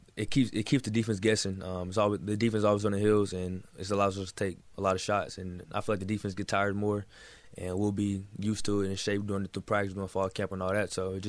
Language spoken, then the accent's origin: English; Texas, United States; I'm sorry. I'm from Texas. I'm sorry to people that's from Florida.